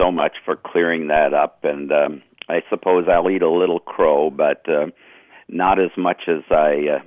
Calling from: Clintonville, Wisconsin, United States; I'm calling from Clintonville, Wisconsin.

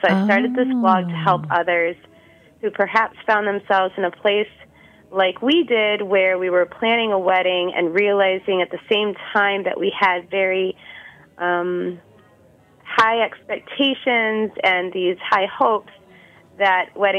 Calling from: Cleveland, Ohio, United States; I'm calling in from Cleveland, Ohio, where it's supposed to snow tomorrow.

